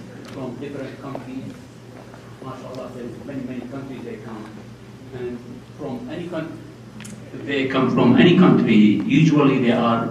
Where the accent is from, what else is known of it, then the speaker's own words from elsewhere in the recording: Iraq; English is a second language; But what I am culturally, I'm from this country. Okay? If they ask me, from where are you? I say, okay, I'm from Iraq. Okay, what part of Iraq? Okay, doesn't matter. If I say Baghdad. But originally, the first thing I will say, I'm Muslim.